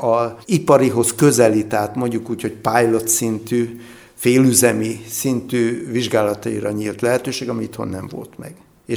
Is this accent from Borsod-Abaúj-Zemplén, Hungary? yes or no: yes; Miskolc, Borsod-Abaúj-Zemplén, Hungary; also born or lived in Japan; lokálpatrióta vagyok, tehát miskolci, erősen, itt születtem, és itt is maradtam. Noha volt egy 5,5 éves kitérőm Japánban közben, de visszajöttem.